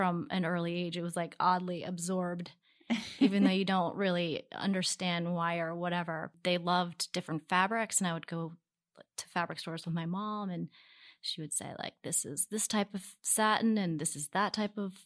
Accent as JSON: {"language": "English", "town": "Baltimore", "region": "Maryland", "country": "United States", "tie": "born or raised there", "said": "Baltimore is a super diverse town. Mm-hmm. And we grew up in Baltimore City."}